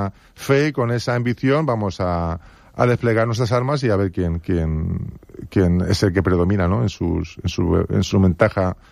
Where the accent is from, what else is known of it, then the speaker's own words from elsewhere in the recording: Benidorm, Valencian Community, Spain; porque soy de Benidorm. Y me gustaría, ¿no?, que Benidorm volviera.